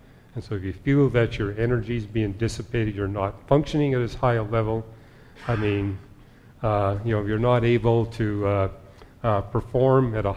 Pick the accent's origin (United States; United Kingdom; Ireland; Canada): Canada; You know, I grew up in Canada